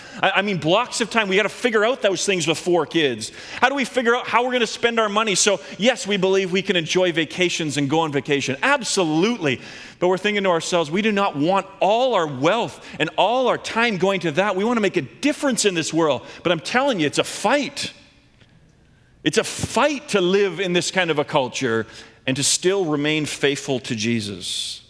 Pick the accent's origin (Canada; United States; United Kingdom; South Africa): Canada; I'm a Canadian boy. I was raised in this cultural milieu.